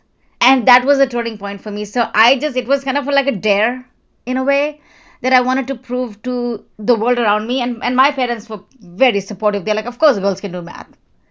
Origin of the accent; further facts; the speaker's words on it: Jaipur, Rajasthan, India; So I went to a college in India, my hometown, Jaipur, where I grew up.